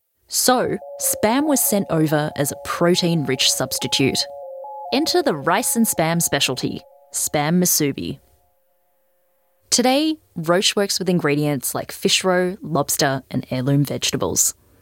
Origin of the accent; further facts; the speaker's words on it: Australia; Even though I grew up in Australia, I didn't encounter Aussie food until I went to school.